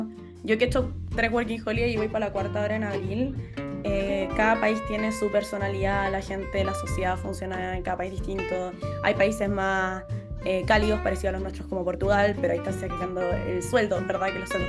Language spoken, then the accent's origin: Spanish; Chile; a mí como chilena errante también